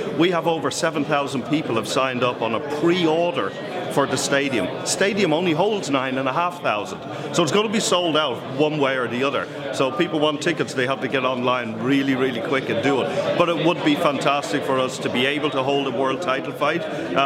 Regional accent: Ireland; I'm an Irish guy, and I would love nothing better than to go back to Ireland

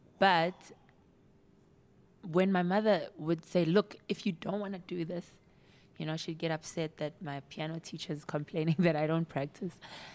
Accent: Soshanguve, Gauteng, South Africa; In Soshanguve.

